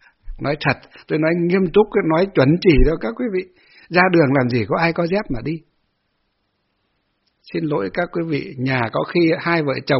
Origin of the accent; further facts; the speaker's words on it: Hòa Bình, Vietnam; những bà con ở quê hương của chúng tôi ngày xưa ở trên Hòa Bình